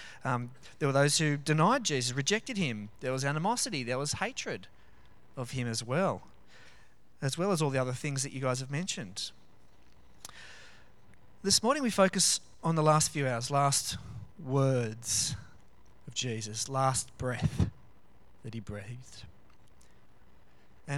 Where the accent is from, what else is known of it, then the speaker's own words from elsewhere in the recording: Cronulla, New South Wales, Australia; Growing up in Cronulla, we kind of knew a lot of people who were touched by that tragedy.